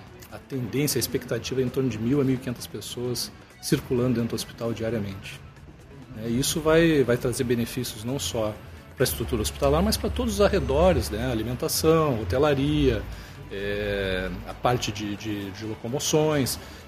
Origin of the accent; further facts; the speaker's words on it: Rio Grande, Rio Grande do Sul, Brazil; Na verdade, nós somos da cidade do Rio Grande.